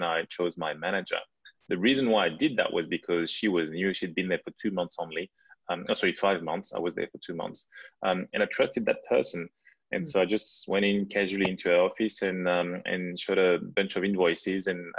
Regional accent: France; accent: French; English is a second language; now in Australia; So you may have picked up my lovely French accent, and I'm a Frozy, so French Australian. I've lived in Australia for 13 years, but at the time, you know, I still had my French accent

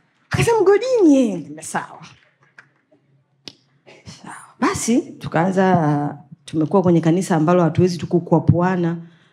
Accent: Tanzania; mimi ni Mnyamwezi, mambo pale ni mengi

